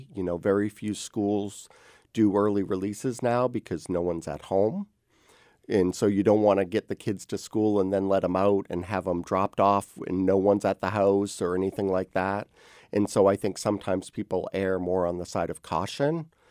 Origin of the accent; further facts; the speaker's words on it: Maine, United States; You know, I grew up in Maine, so we certainly have snow there.